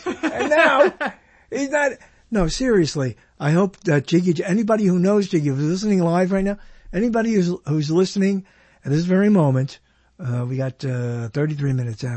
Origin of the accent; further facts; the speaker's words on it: Brooklyn, New York, United States; I'm from Brooklyn and I grew up in an ethnic family